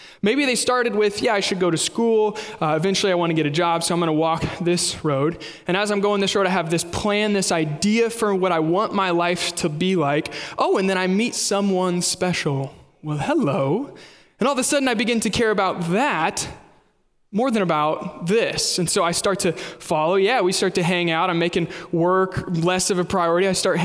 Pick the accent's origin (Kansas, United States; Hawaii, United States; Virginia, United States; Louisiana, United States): Kansas, United States; Are you ready? I'm from Kansas. My wife and I lived in Kansas City.